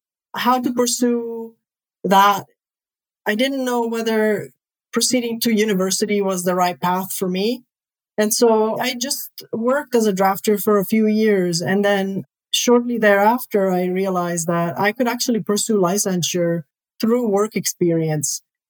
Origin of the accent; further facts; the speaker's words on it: Rome, Lazio, Italy; Well, I originally was born and raised in Rome, Italy.